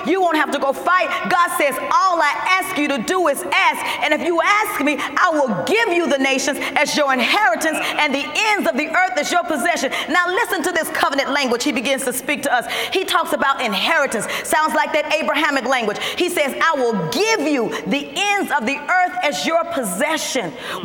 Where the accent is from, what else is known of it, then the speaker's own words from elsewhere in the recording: Winston-Salem, North Carolina, United States; born there; That's how I was born in Winston-Salem.